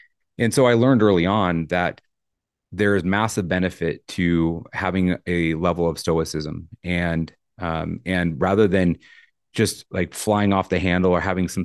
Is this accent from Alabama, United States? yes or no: no; Idaho Falls, Idaho, United States; But I grew up in Eastern Idaho in Idaho Falls, graduated from high school there, went through the police academy in 2001